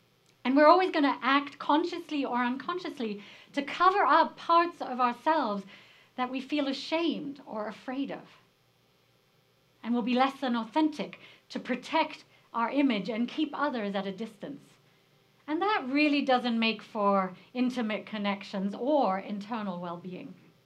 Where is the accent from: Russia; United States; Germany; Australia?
Germany; also born or lived in England; Growing up in Germany and England, which are two very exacting cultures